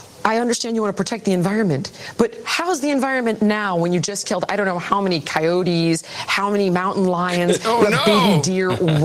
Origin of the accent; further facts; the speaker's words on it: California, United States; I grew up in California. There were regular controlled burns.